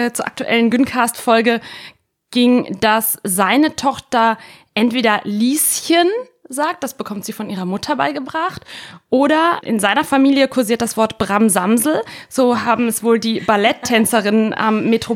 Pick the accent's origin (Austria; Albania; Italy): Italy; Ich bin ja in Italien aufgewachsen